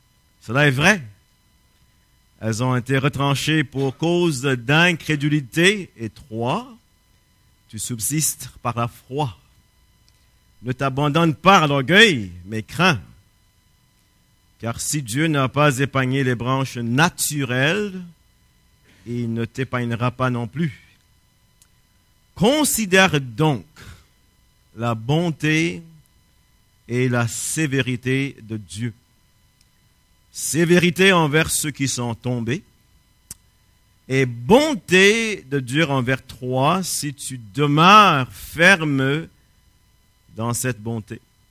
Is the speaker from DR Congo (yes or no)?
no; Quebec, Canada; nous ne sommes pas Juifs à l'époque, et nous sommes des Québécois, on est en Occident